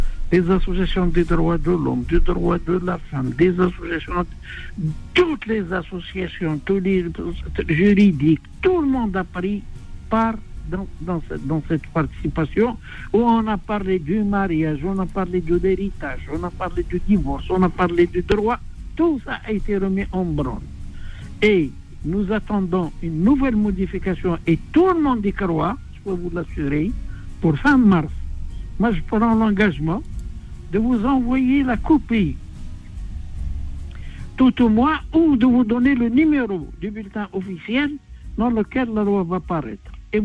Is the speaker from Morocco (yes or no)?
yes; Morocco; Et un enfant de 2 ans chez nous au Maroc, il peut avoir son passeport.